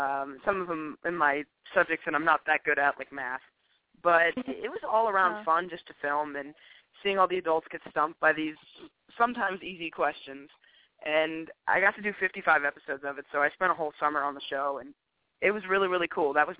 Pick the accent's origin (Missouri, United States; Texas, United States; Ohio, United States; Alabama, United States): Missouri, United States; St. Louis; I'm from St. Louis, Missouri.